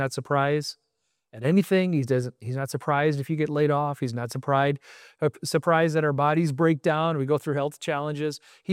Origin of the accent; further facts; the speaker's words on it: Alaska, United States; now in Milwaukee, United States; I thought we were going to stay in Alaska. I grew up in Alaska for the most part.